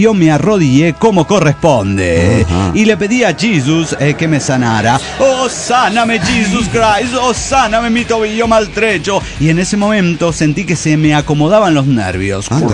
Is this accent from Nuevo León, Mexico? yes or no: no; Querétaro, Mexico; de Querétaro, México.